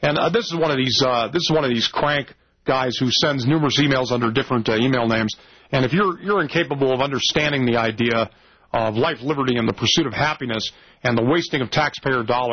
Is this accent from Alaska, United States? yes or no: no; Broomfield, Colorado, United States; I grew up in Broomfield. I work here and still live here